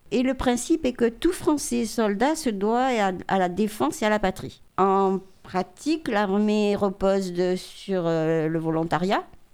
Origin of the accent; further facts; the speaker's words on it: Nouvelle-Aquitaine, France; comme chez nous en Périgord, où il y avait de très petites fermes et des gens pas très riches